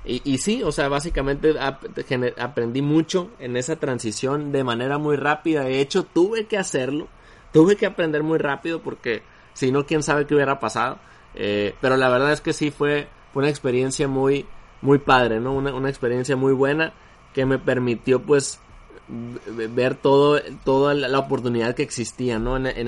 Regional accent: Culiacán, Sinaloa, Mexico; luego regresé acá a Culiacán, a mi ciudad natal

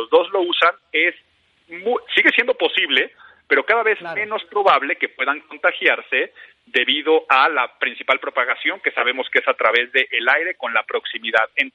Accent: Mexico; O sea, como mexicano nos encanta ir juntos.

